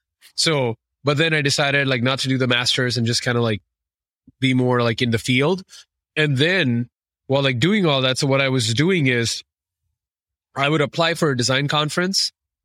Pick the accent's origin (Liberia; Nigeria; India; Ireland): India; I'm originally from India.